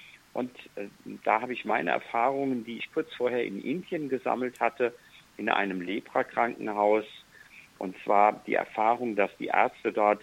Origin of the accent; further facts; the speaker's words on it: Mainz, Rhineland-Palatinate, Germany; ich bin in Mainz groß geworden. Ich bin in einem dem damaligen städtischen Kinderheim von Mainz groß geworden, aber nicht als Kind in diesem Kinderheim